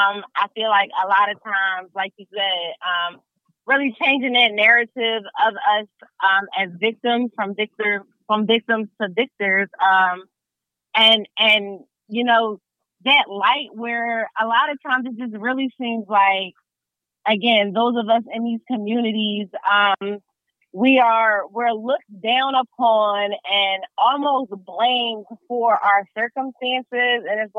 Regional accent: Philadelphia, Pennsylvania, United States; I'm a Philadelphian lifelong. I grew up, in the, what is now Mantua section of West Philadelphia.

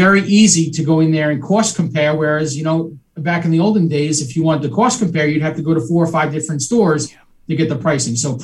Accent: Long Island, New York, United States; You know, I'm from Long Island. I'm a South Shore guy. Always have been.

